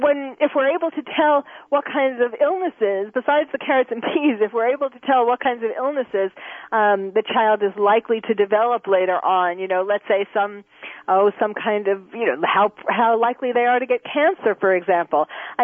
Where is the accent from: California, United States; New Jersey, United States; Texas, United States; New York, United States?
New York, United States; Well, you know, okay, when I was growing up in New York, people used to get, myself included, measles, mumps, chickenpox.